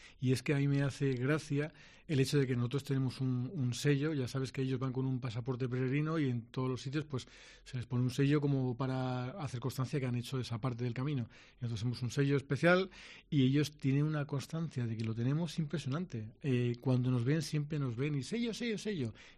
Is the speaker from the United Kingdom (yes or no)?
yes; England, United Kingdom; Spanish is a second language; yo, por ejemplo, soy inglés